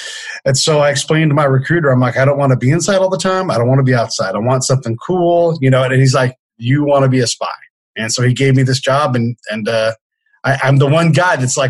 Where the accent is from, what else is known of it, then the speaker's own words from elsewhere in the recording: Benicia, California, United States; I grew up in the Bay Area in California, just this little tiny town that used to be the capital, and it's gorgeous. It sits right on the confluence of the Delta for Central California and the Bay.